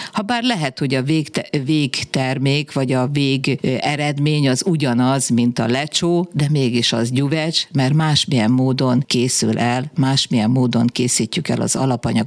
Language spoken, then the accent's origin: Hungarian; Kanjiža, Vojvodina, Serbia; born there; Én vajdasági vagyok, magyar kanizsán születtem, egy olyan közösségbe, amely több nemzetiségű